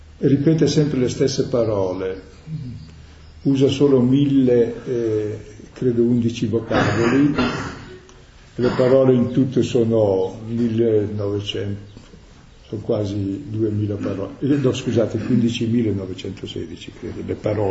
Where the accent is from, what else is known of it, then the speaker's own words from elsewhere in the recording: Lombardy, Italy; li capisco anch'io che sono della Valtrompia